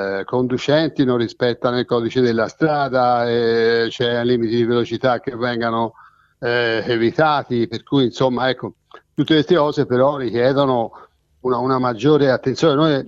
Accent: Pontassieve, Tuscany, Italy; io sono di Pontassene

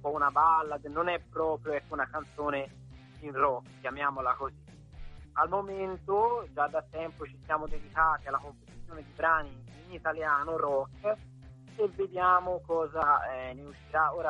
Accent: Colle di Val d'Elsa, Tuscany, Italy; Esatto, noi siamo di Colle Valdelsa.

